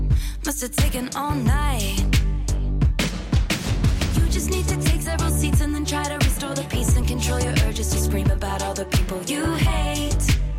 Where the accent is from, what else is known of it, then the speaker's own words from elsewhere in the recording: Auvergne-Rhône-Alpes, France; je viens de Savoie et on prononce pas les X, les S.